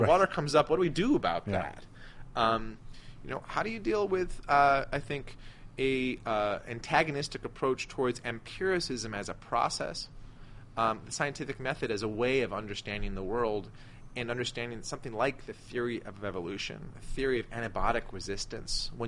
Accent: United States; As an American, I'm down with that.

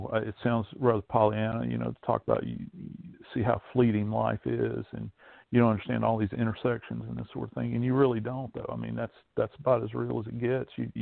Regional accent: Louisiana, United States; I'm from Louisiana, so that, by default, that automatically makes me an LSU fan, Louisiana State University.

